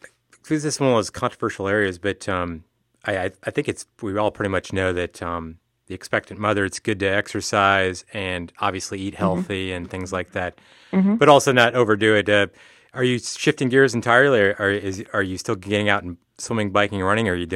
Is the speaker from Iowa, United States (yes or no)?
yes; Iowa, United States; now in Boston, United States; I'm from the Midwest. I'm from Iowa, and my wife is from Boston, and so we've moved back to Boston, so we're here now